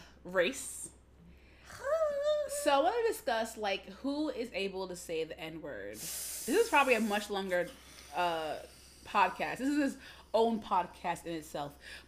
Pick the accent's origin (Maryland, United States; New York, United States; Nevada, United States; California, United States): New York, United States; Hunts Point; when I grew up in Hunts Point, and now there are black people there, but, like, when I was growing up, it was mostly Hispanic neighborhood.